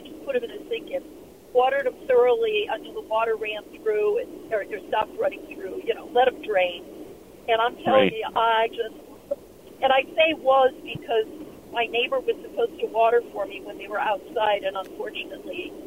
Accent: Chicago, Illinois, United States; now in Dykesville, United States; I'm actually from Chicago, but I'm up in Dykesville now.

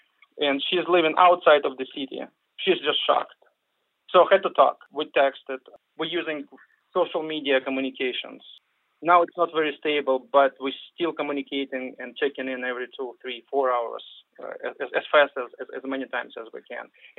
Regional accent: Kyiv, Ukraine; moved away as an adult; now in Duluth, United States; I was born and raised in Kyiv. I graduated from the university in Kyiv. I got my PhD. It's called National Technical University of Ukraine, Kyiv Polytechnic Institute. I've been here in the United States for a long time.

